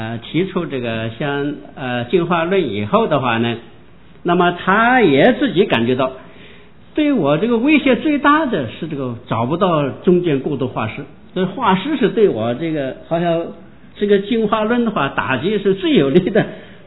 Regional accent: China; 因为我们从小在大陆长大，从小受的是无神论

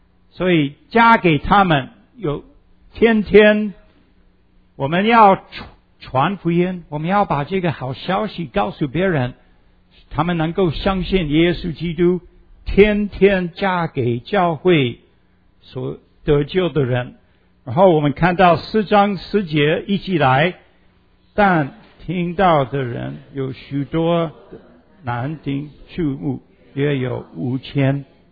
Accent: Pennsylvania, United States; Chinese is a second language; 在宾州的这个应该是西北边，你看那个红色的那个 Cockerton Pennsylvania， 我在那边出生长大的。那这个小城是非常小，差不多那时候差不多1200个人，现在差不多1200个人。

